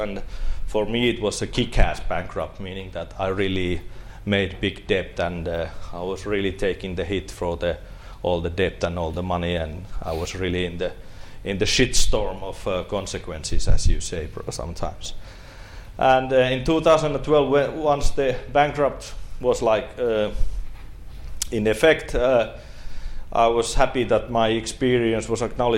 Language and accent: English; Lapland, Finland; English is a second language; I'm originally from Lapland, and I studied in Coventry University business and marketing.